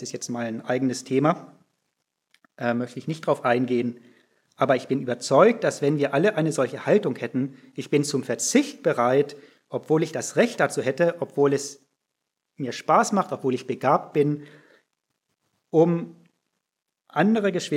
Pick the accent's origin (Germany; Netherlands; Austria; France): France; southern France; Einige wissen, ich bin in Südfrankreich aufgewachsen